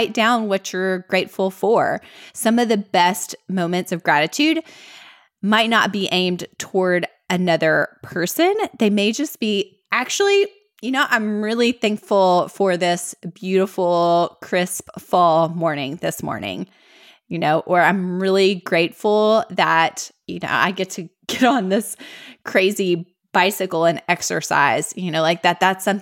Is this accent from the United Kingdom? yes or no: no; United States; accent: Southern; I really just wanted to know, how Southern is my Southern accent?